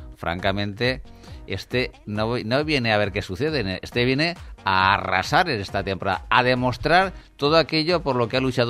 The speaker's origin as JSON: {"language": "Spanish", "region": "Valencian Community", "country": "Spain", "said": "como buenos valencianos"}